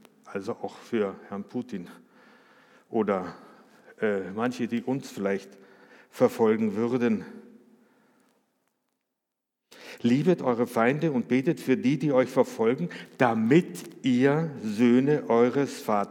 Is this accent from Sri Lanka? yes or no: no; Austria; Ich, wie ihr vielleicht wisst von früher oder was, ich bin Österreicher, ne? Und ich habe in Österreich Wehrdienst verweigert.